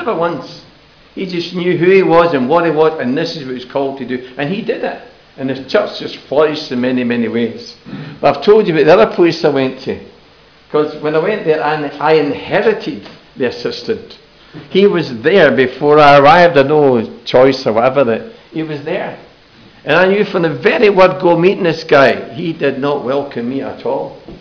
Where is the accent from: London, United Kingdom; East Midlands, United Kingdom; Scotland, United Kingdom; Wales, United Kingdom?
Scotland, United Kingdom; I said, I'm Scottish as well.